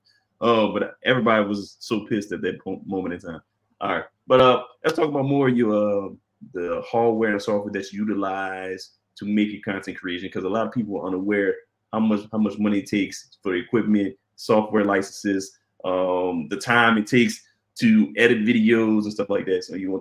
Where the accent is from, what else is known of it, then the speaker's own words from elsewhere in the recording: New Orleans, Louisiana, United States; Being born and raised in New Orleans, I love the Saints.